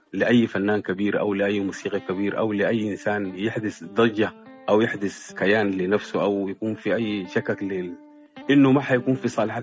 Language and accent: Arabic; Sudan; نحن كسودانيين بنفهم العرب جيدا